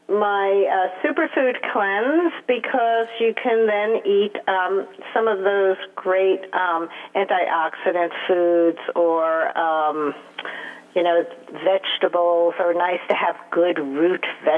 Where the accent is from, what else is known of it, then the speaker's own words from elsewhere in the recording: New York, United States; as a New Yorker, I thought, wow, that's really cold.